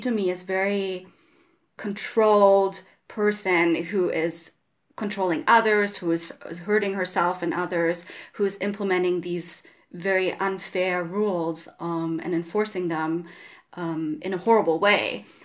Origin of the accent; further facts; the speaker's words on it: Germany; I come from Germany.